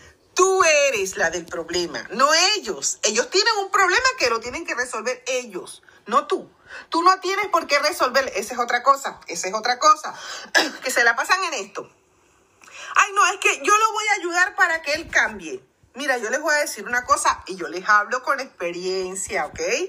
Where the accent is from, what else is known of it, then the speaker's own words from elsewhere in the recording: Venezuela; now in United Kingdom; en mi país de origen, Venezuela, las que no lo sabéis, esto, yo soy una mujer venezolana, nacionalizada española, a mucha honra, tengo dos nacionalidades, yo resido aquí en Inglaterra, yo vivo en Reino Unido, estoy casada con un hombre inglés